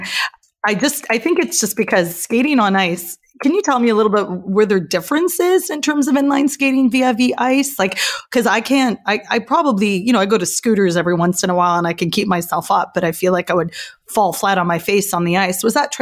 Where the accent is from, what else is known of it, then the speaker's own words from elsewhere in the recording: Canada; I'm Canadian. I follow a little bit of speed skating. Like it's like a national pastime to follow ice sports here.